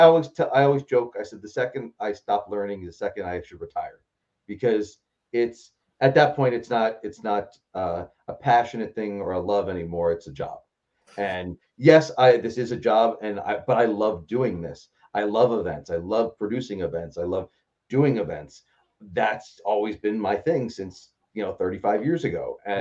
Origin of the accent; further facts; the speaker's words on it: Pittsburgh, Pennsylvania, United States; also born or lived in Philadelphia; growing up in Pittsburgh before we moved to Philadelphia